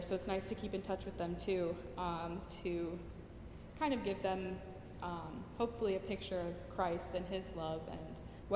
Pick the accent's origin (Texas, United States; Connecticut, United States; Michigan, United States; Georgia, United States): Michigan, United States; Kalamazoo; We are mainly from Kalamazoo, Michigan in Jackson, Tennessee.